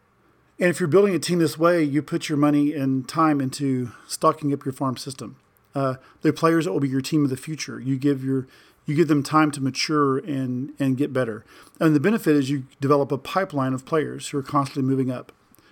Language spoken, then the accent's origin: English; Houston, Texas, United States; And I'm from Houston. I love the Astros.